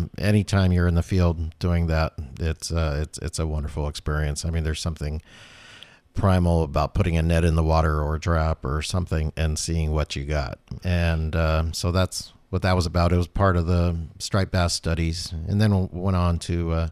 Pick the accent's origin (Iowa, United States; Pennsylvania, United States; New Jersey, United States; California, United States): California, United States; I grew up in Southern California